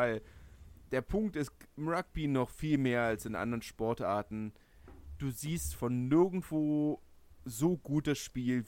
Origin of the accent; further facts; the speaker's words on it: southern France, France; Ich bin mit Dorfrugby im Süden aufgewachsen.